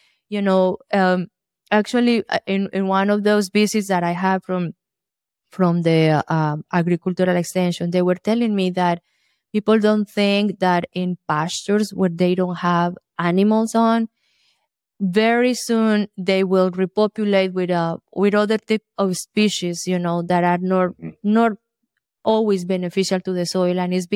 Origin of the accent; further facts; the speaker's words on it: Colombia; English is a second language; now in United States; I come from Colombia, South America. Mm-hmm. And in Colombia, we eat all the animals, I mean, nose to tail, everything. When I came to the States